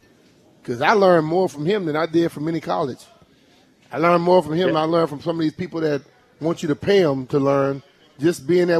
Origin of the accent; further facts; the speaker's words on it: Louisiana, United States; I mean, I came from Louisiana, and I didn't wear sleeves.